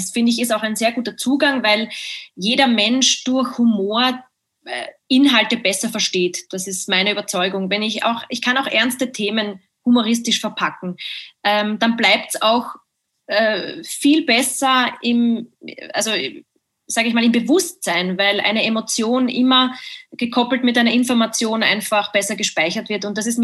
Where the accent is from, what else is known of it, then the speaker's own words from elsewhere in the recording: Greece; weil ich bin auch Griechin, muss man auch sagen, in Griechenland dreht sich alles um das Essen.